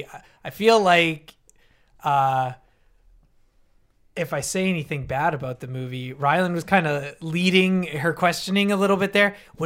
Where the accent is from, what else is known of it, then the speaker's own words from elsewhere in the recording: Canada; And I appreciate that as a Canadian